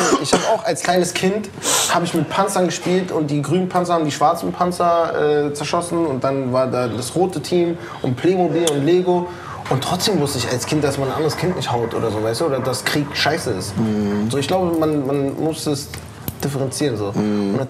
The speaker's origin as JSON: {"language": "German", "region": "Berlin", "country": "Germany", "tie": "born or raised there", "said": "Ich bin in Mitte geboren und aufgewachsen. Berlin-Mitte geboren und aufgewachsen."}